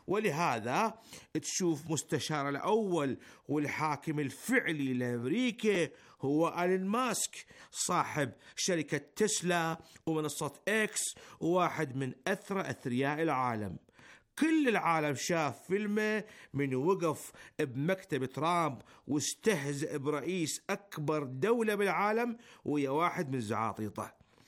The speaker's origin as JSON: {"language": "Arabic", "country": "Iraq", "lives_now": "Iran", "said": "أنا كعراقي مقيم بالجمهورية الإسلامية أقلكم لا أو ألف لا"}